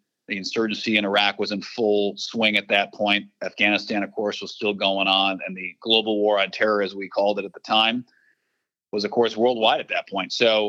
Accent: Minnesota, United States; Like you said, I grew up in Minnesota.

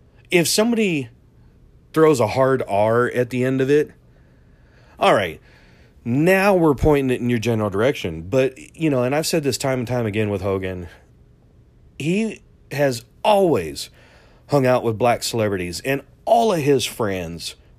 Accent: the South, United States; accent: southern; When I'm around certain cultures of friends, my southern accent comes out.

